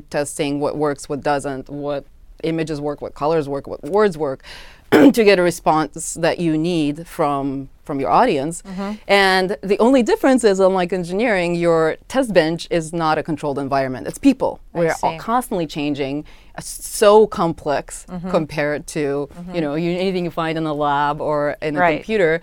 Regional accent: Moscow, Russia; now in United States; So I grew up in Moscow, Russia, back before the Soviet Union broke apart.

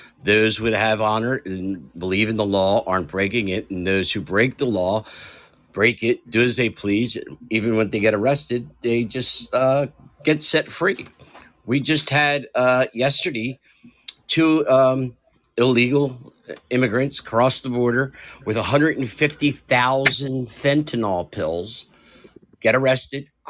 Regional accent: Philadelphia, Pennsylvania, United States; I grew up in Philadelphia, which has always been one of the top five most dangerous cities in the country and everything.

